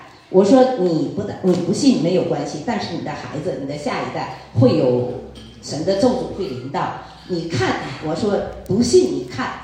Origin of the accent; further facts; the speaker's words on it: Northeast China, China; also born or lived in Singapore; 我那个时候就东北人，我说很仗义嘛